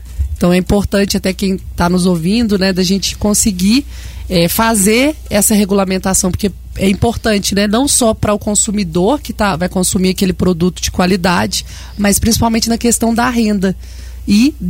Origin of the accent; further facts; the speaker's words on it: Juiz de Fora, Minas Gerais, Brazil; Eu que vim de Juiz de Fora, depois que eu fui pro campo, né? Então, urbana, e fui pro rural.